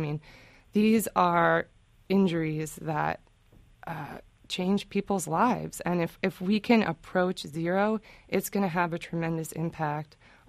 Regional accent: Brooklyn, New York, United States; I'm a native New Yorker. I grew up in Park Slope, Brooklyn

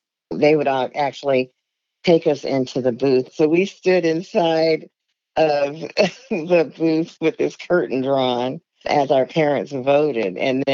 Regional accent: Everett, Washington, United States; I grew up in Everett, Washington, and my paternal and maternal grandparents were from Selma, Alabama.

